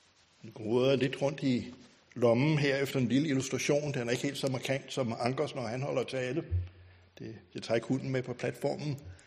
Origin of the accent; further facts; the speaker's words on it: Skodsborg, Capital Region, Denmark; born there; Hvis jeg ikke var født i Skodsborg, ville jeg så være adventist i dag?